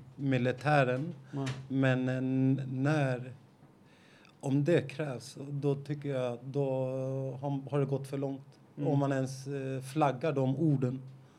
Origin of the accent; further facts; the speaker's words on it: Norway; jag är norrman